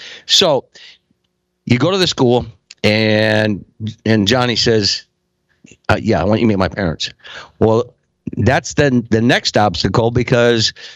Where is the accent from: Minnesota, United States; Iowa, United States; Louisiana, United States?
Iowa, United States; Well, I'm from Iowa, and the doors are always open there.